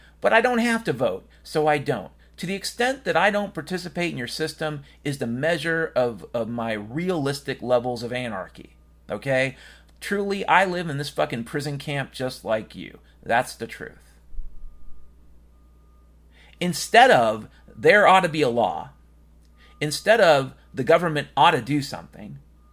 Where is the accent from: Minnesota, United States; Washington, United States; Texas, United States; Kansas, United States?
Washington, United States; I grew up in Washington State. Yeah, it's true. I went to school in Seattle